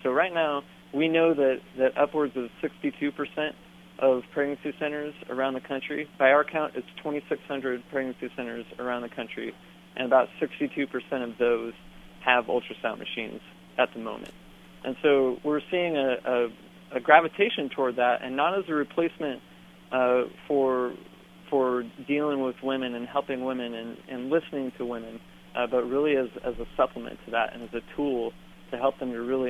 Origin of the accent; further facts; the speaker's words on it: California, United States; out in my home state of California